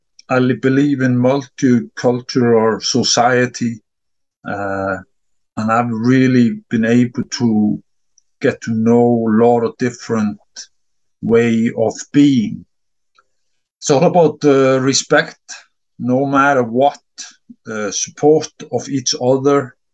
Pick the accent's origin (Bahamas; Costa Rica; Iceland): Iceland; now in Sweden; And then I'm a Nordic country guy. I'm from Iceland and I live in Sweden.